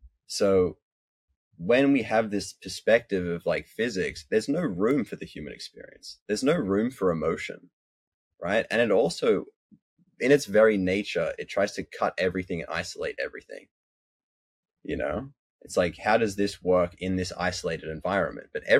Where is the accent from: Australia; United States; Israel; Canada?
Australia; Sydney, New South Wales; So, like, you know, I grew up in Sydney and middle class family.